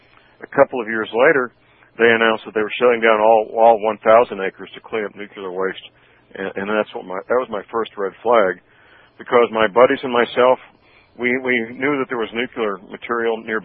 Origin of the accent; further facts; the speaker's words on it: St. Louis, Missouri, United States; And in fact, my hometown, St. Louis, they built one just outside St. Louis in the next county over.